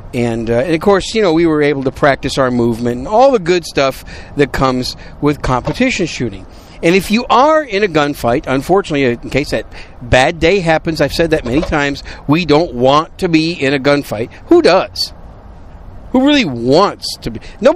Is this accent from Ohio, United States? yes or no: no; Wisconsin, United States; also born or lived in New York City; now in Texas, United States; I'm a Yankee. I was born in New York City, then raised in Wisconsin. So us cheesehead Yankees from up north in Wisconsin, we don't do 105 degree heat.